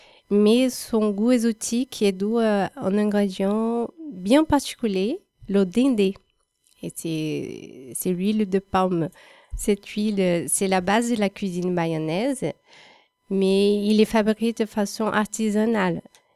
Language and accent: French; Salvador, Bahia, Brazil; French is a second language; moved away as an adult; now in Montpellier, France; je suis brésilienne de Salvador, de Bahia. Je vis à Montpellier depuis 5 ans